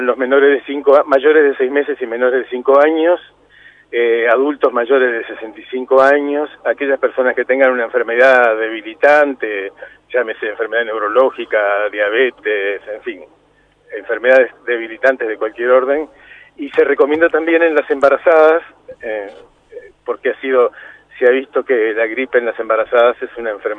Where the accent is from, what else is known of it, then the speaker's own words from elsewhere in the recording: Uruguay; así somos los uruguayos.